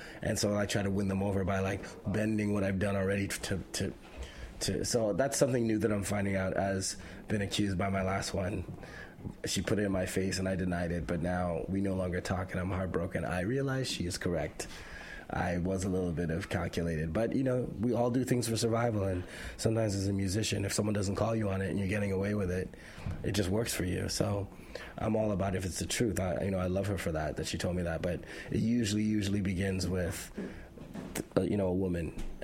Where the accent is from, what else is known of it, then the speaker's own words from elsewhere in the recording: Canada; I felt like as a Canadian, that was allowed.